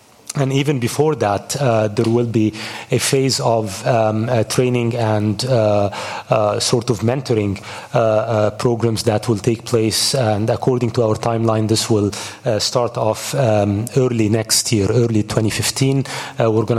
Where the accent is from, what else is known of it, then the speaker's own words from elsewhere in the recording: Egypt; I come from Egypt and I'm based in Cairo, so I consider myself very much from Africa as well.